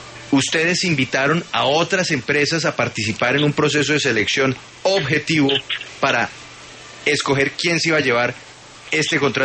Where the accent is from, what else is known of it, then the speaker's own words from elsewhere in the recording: Colombia; Nosotros tenemos una misión, todos como colombianos